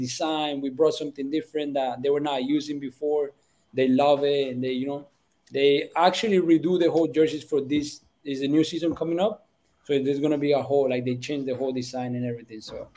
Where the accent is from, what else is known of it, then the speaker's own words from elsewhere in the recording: Colombia; So I look into my roots, into the Colombian roots, because I'm Colombian.